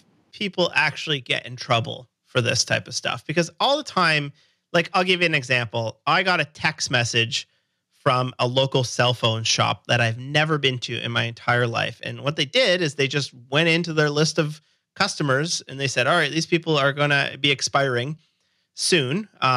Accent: Canada; We have, I'm Canadian.

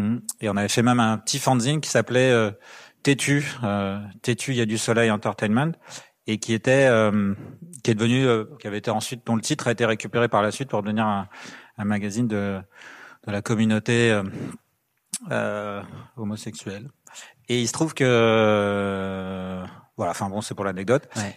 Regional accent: Brittany, France; je suis né dans le Finistère Nord ouais. C'est ça se présenter c'est tout là-bas dans le nord du Finistère où ouais. C'est sauvage, la côte est sauvage.

